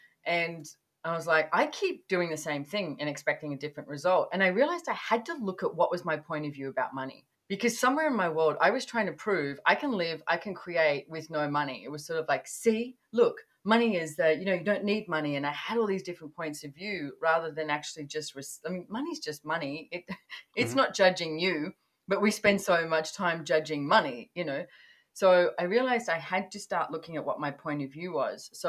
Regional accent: Australia; born there; I was born in Australia.

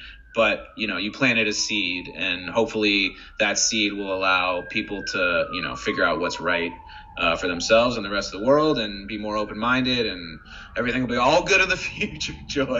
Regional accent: United States; growing up in America and being curious

